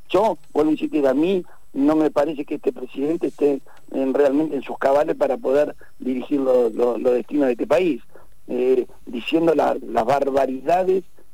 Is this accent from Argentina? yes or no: yes; Argentina; yo te lo hablo como argentino